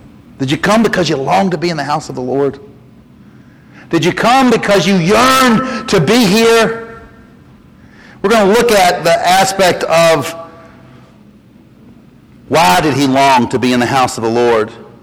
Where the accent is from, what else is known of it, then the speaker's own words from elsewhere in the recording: North Carolina, United States; They didn't think it was cute to hand the keys of their car to some country boy from the mountains of North Carolina. So I went to great lengths to try to hide my accent